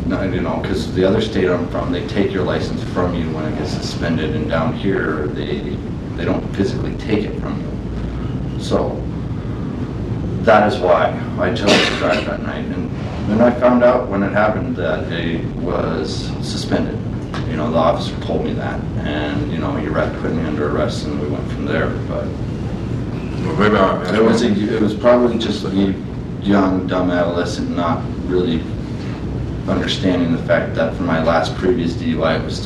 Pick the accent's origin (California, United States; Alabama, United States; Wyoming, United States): Wyoming, United States